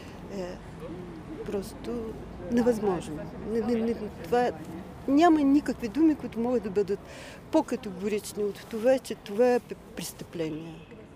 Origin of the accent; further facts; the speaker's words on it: Russia; Макар че не съм украинка, не се чувствам украинка, рускиня съм.